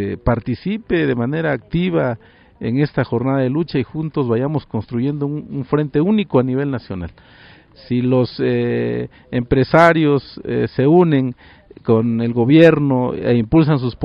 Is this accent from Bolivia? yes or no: no; Mexico; como mexicanos, como ciudadanos